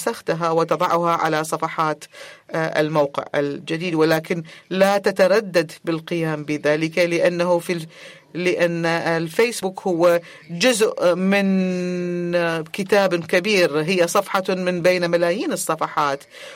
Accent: Jordan; أنا من الأردن.

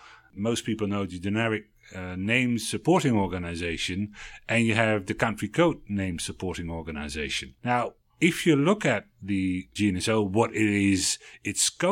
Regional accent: Netherlands; in Germany or in the country where I'm from the Netherlands

